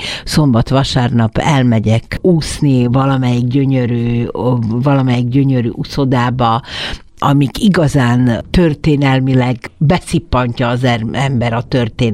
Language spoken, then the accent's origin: Hungarian; Banská Bystrica, Banská Bystrica Region, Slovakia; Persze, hogy Besztercze bánya, ahol felnőttem, az nincs messze